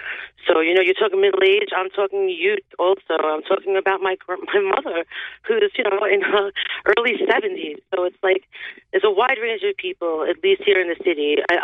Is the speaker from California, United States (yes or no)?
no; Brooklyn, New York, United States; I grew up in Brooklyn, and my old neighborhood right now is a lot different.